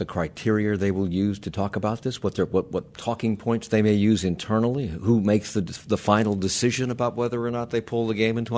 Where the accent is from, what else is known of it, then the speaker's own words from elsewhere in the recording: Washington, District of Columbia, United States; I want to apologize to Baltimore because I grew up in the Washington area, and that's just an old rivalry.